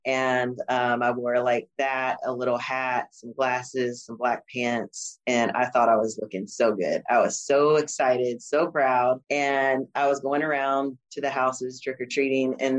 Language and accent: English; North Carolina, United States; born there; Well, I was born about an hour from Quala Boundary, which is where a lot of my ancestors are from. So in Western North Carolina, in the mountains.